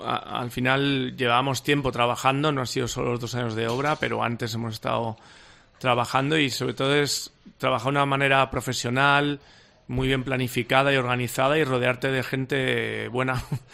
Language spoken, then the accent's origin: Spanish; Balearic Islands, Spain; Para todos los que somos de Mallorca, Islas Baleares, teníamos que ir más allá.